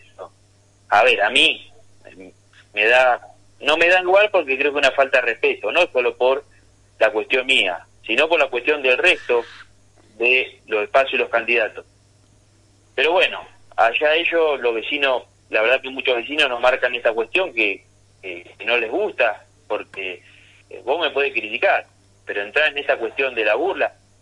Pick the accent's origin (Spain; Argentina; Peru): Argentina; Sierra de la Ventana, Buenos Aires Province; yo soy de Sierra de Ventana y los vecinos de Sierra me conocen.